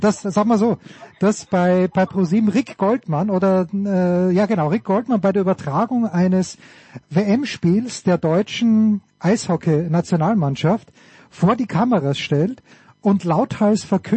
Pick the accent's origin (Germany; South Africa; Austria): Austria; für mich als Österreicher.